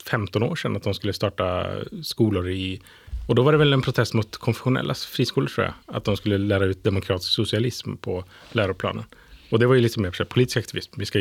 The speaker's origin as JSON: {"language": "Swedish", "region": "Skåne", "country": "Sweden", "said": "Jag är fan från Skåne"}